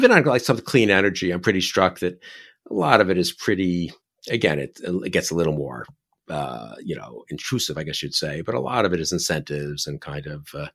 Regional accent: New York, United States; And also, I'm from New York.

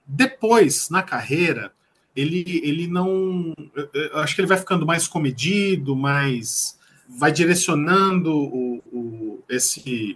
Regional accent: São Paulo, Brazil; eu que sou de São Paulo

